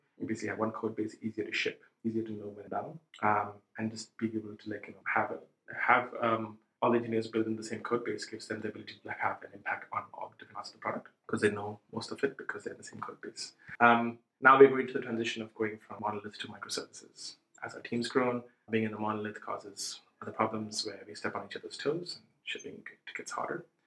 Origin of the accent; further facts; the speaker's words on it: India; also born or lived in San Francisco, United States; now in Europe; When I grew up in India and then moved to San Francisco.